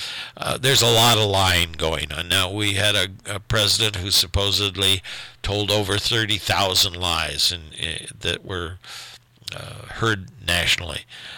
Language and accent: English; South Bend, Indiana, United States; where I grew up in South Bend, Indiana, in an area that was a changing area.